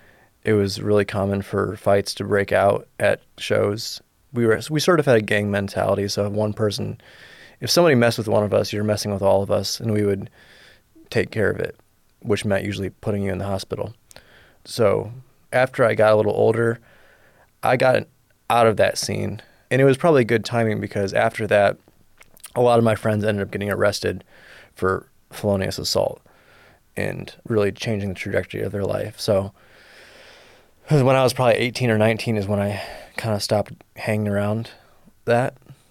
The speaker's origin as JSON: {"language": "English", "town": "Toledo", "region": "Ohio", "country": "United States", "tie": "born or raised there", "said": "I grew up in Toledo. I went to Toledo Public Schools. I went to Start High School and graduated in 2011."}